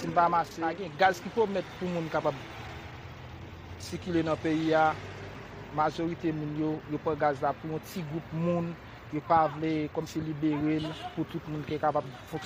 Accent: Haiti; moved away; je suis haïtien, je vis en dehors en Haïti, mais je trouve des familles, maman, papa, qui vivent en Haïti.

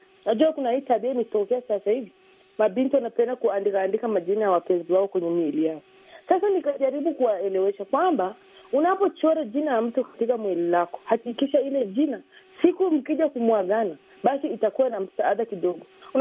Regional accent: Babati, Manyara, Tanzania; mimi nimekuwa Babati, nimezaliwa huko, nimekaa na Wairaki, nawafahamu Wairaki. Hata watu wengine wanajua mimi ni Mwiraki.

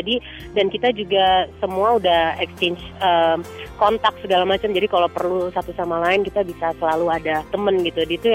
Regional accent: Indonesia; kita orang Indonesianya

